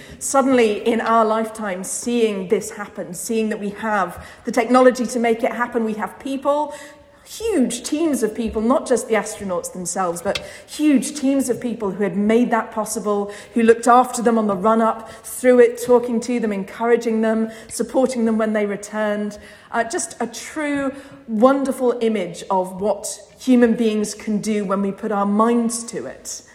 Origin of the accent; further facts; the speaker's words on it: Bournemouth, South West England, United Kingdom; I have a good friend who I grew up with in Bournemouth, in Dorset, which is where I was born, where I'm from.